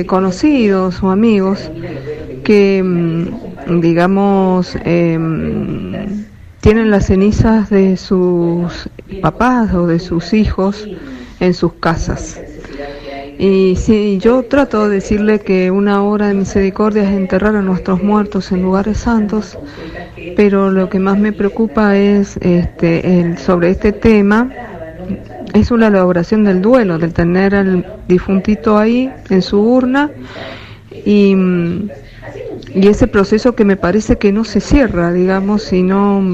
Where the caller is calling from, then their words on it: Mendoza, Argentina; de Mendoza.